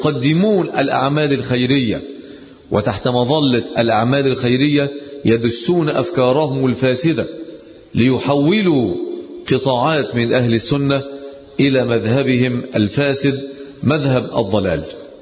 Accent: Egypt

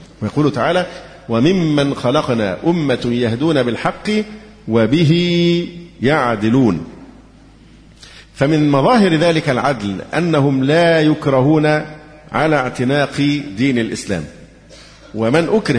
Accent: Egypt

